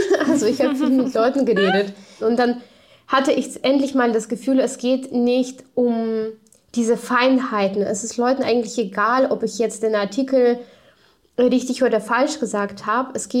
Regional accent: Chelyabinsk, Chelyabinsk Oblast, Russia; Ich komme aus Tscheljabinsk. Für diejenigen, die die Stadt nicht kennen, das ist im Südural, da an der Grenze zu Kasachstan. So eine 1-Millionen-Einwohner-Fabrikenstadt, überhaupt nichts los. Und so bin ich auch aufgewachsen in so einem Arbeiterviertel, in so einer Arbeiterfamilie, sage ich mal.

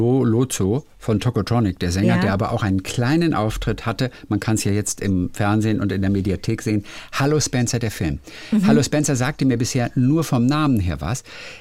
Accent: Freiberg, Saxony, Germany; Ich bin in Sachsen in der Nähe von Freiberg aufgewachsen.

